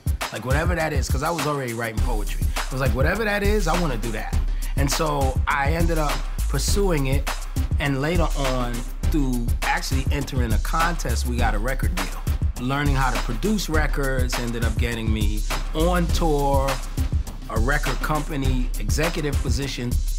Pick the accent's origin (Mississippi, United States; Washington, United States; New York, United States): New York, United States; Brooklyn; I was born in Brooklyn in 1961. The tough part is that we weren't a well-to-do family, so we grew up on welfare